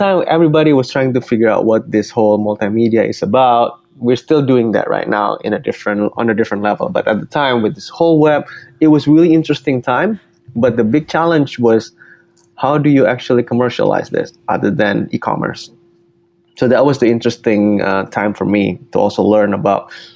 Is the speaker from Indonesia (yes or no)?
yes; Indonesia; moved away as an adult; now in United States; I came here to the States. I'm originally from Indonesia. I came here to the States for college